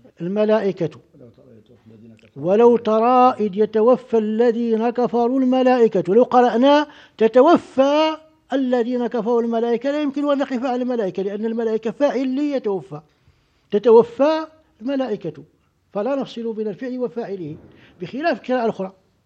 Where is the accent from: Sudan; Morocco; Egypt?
Morocco; ما خذ به عندنا في المغرب والذي وجدنا أشياخنا عليه